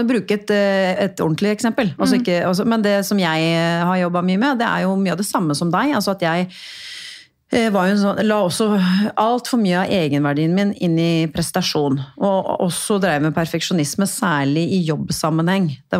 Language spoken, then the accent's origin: Norwegian; Porsgrunn, Vestfold og Telemark, Norway; Kommer hun her, Harry-dama fra Porsgrunn, og snakker jeg så breit? Og jeg la jo da om dialekten min litt, ikke sant?